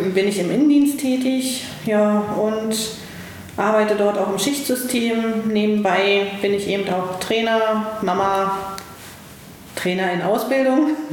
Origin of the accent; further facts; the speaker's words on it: East Germany, Germany; born there; Also ich als gebürtiger Ossi, damals ja noch, bin in den Westen gegangen